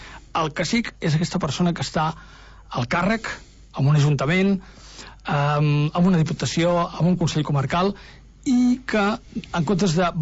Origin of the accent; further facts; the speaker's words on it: Tarragona, Catalonia, Spain; De fet, a Tarragona hem tingut molts exemples, i ho dic com a tarragoní